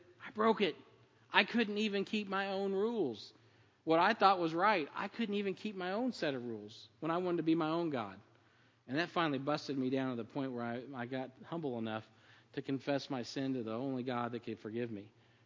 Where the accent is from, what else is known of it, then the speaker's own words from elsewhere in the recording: Missouri, United States; I'm from Missouri. We're stubborn.